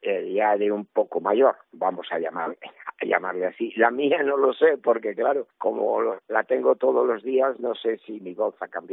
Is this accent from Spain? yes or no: yes; Madrid, Community of Madrid, Spain; born there; also born or lived in A Coruña; Yo nací en Madrid. En Coruña … Estuve en Madrid unos 6 años.